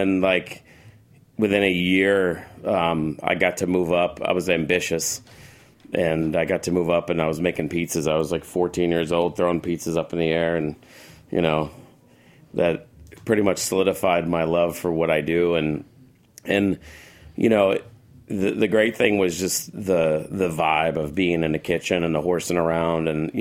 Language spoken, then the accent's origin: English; Paramus, New Jersey, United States; I'm from Jersey. I grew up in Paramus.